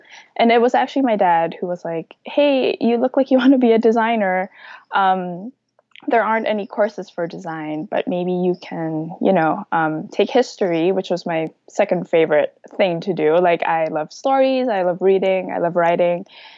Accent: Manila, Metro Manila, Philippines; moved away as an adult; now in United States; So I moved here 6 years ago to go to grad school. And before that, I grew up in Manila in the Philippines

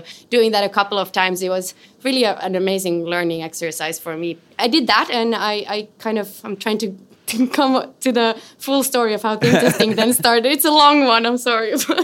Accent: Helsinki, Uusimaa, Finland; first language Swedish; English is a second language; So yeah, I'm from Helsinki, Finland, and my dad is Swedish, so I speak both Swedish and Finnish at home.

